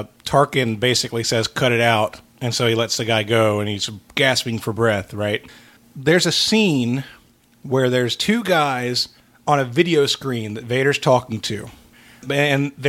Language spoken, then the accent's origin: English; Atlanta, Georgia, United States; When I was growing up in Atlanta, Showbiz Pizza was the one that we would go to.